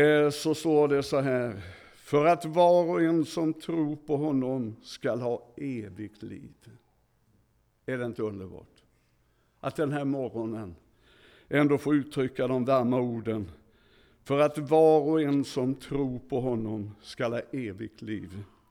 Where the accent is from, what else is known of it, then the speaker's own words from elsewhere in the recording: Gothenburg, Västra Götaland County, Sweden; Jag kommer ju från Göteborg.